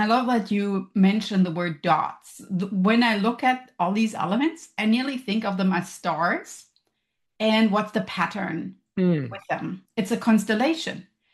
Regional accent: Hesse, Germany; I think Germans definitely have it down with regard to the structure.

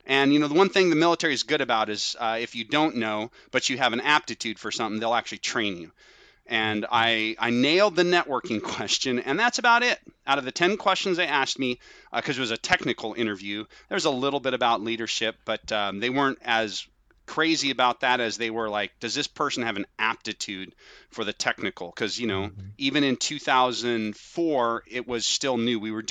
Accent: Oregon, United States; get out in the Pacific Northwest because I grew up in Oregon.

